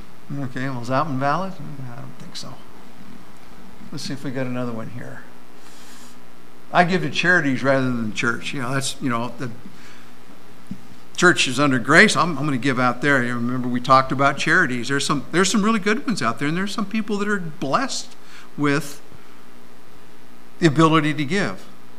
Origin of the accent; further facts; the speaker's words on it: Scotland, United Kingdom; You know, I'm Scottish. You know, I open my wallet and it squeaks.